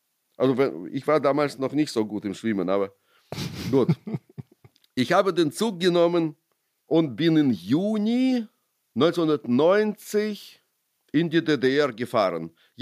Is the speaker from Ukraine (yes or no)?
yes; Ukraine; moved away; Ich war, anders als viele meiner ukrainischen Freunde, nie ein Patriot meiner Heimat gegenüber.